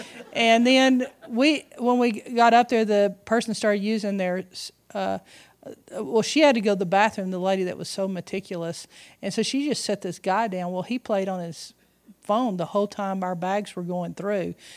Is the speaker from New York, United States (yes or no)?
no; Texas, United States; And I said, oh, I'm not a missionary. I said, I'm from Texas.